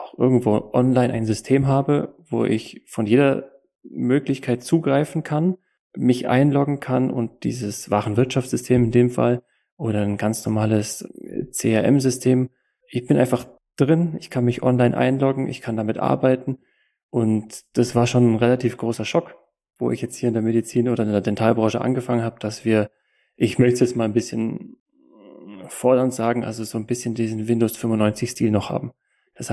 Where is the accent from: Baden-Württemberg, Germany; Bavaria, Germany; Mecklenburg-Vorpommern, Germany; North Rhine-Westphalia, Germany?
Bavaria, Germany; Kempten; komme aus dem Allgäu in Kempten